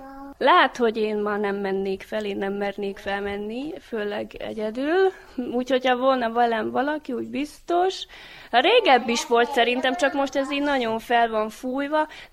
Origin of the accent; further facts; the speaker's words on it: Bíňa, Nitra Region, Slovakia; Bényből. Ez a falucskának a neve. Ez kb. Olyan 15 kilométerre van Esztergomtól, Magyarországtól.